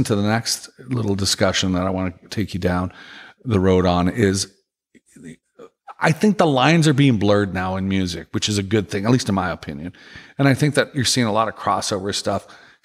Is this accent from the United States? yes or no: no; Canada; I'm originally from Canada